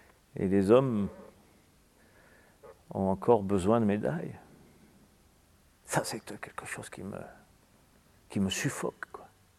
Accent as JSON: {"language": "French", "town": "Nice", "region": "Provence-Alpes-Côte d'Azur", "country": "France", "tie": "born there", "said": "Moi, je suis né à Nice"}